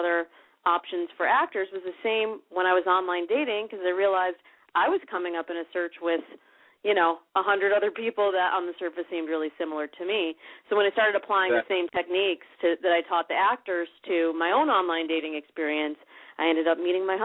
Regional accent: Midwest, United States; now in California, United States; Well, I come from the Midwest, and I moved out to California with big dreams of being in the entertainment biz.

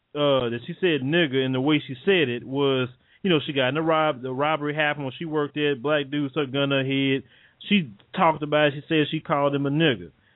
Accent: the South, United States; It's like, see, I'm from the South. I know the looks.

